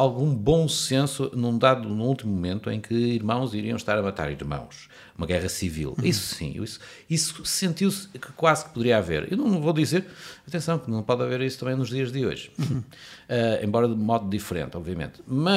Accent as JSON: {"language": "Portuguese", "country": "Portugal", "said": "Agora, como bom português, e sabendo e conhecendo os portugueses"}